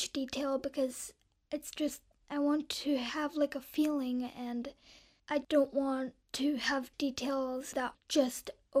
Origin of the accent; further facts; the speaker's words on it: Czechia; I'm from Czech Republic, and I'm 11 years old.